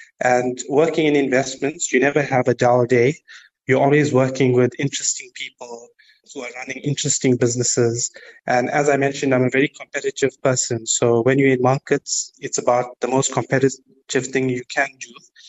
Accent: Durban, KwaZulu-Natal, South Africa; In terms of my background, I grew up in a small part of Durban named Clare Estate.

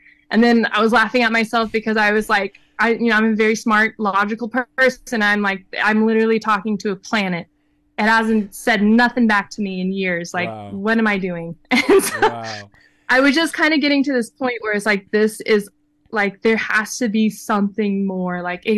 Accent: Denver, Colorado, United States; I'm from Denver, Colorado.

